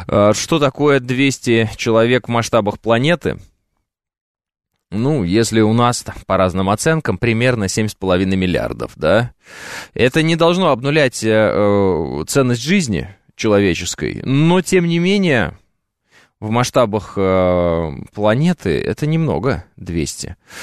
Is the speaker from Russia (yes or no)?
no; Oral, West Kazakhstan Region, Kazakhstan; Вот я, например, из Уральска родом, да, это Западно-Казахстанская область